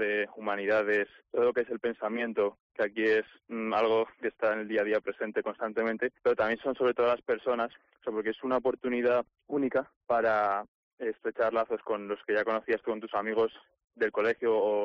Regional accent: Fuenlabrada, Community of Madrid, Spain; Pues soy de Madrid, de Fuenlabrada.

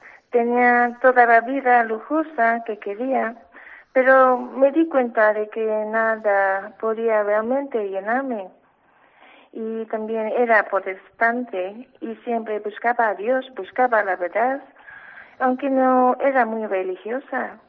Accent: Singapore; Spanish is a second language; Soy de Singapur.

